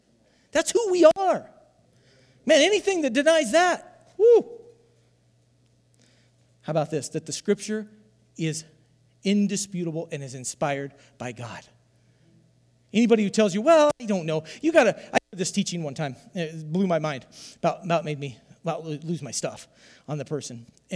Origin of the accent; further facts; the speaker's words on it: Iowa, United States; I can't pronounce a Greek word, so I didn't even put it in there because I'm from Southeast Iowa.